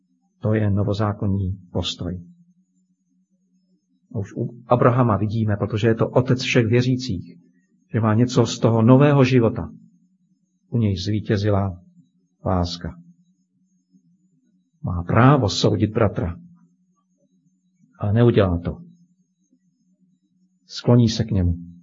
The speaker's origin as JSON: {"language": "Czech", "region": "Moravian-Silesian Region", "country": "Czechia", "said": "Pocházím z Těšínska, to víte"}